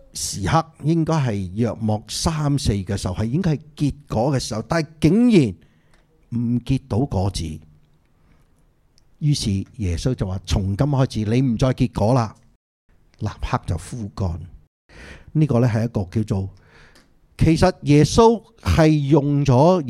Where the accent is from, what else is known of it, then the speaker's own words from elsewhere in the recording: Guangdong, China; accent: Cantonese; 我们广东话就是怎么说呢？